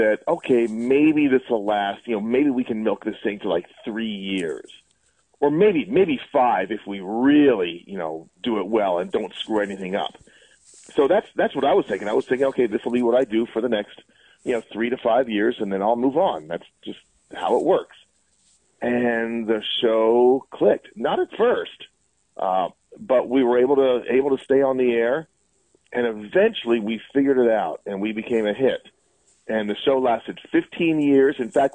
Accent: Lancaster, Pennsylvania, United States; moved away as an adult; It's the first job I had out of college in my hometown, as you said, of Lancaster, Pennsylvania, Amish country.

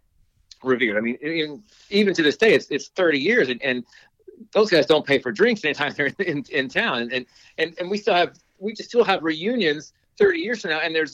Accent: Charleston, Illinois, United States; And growing up, I grew up downstate in Charleston, which was only about an hour away.

